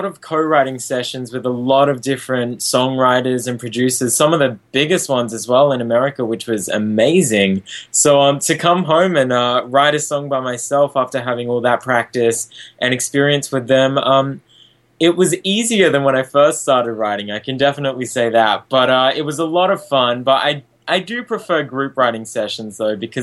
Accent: Queensland, Australia; Yeah, that'd be really cool to perform in, especially seeing as it's so close to my hometown.

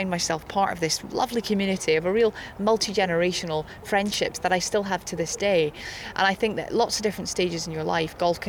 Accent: United Kingdom; the AIG Women's Open for me is, and I guess as a British person, it's the home major, isn't it?

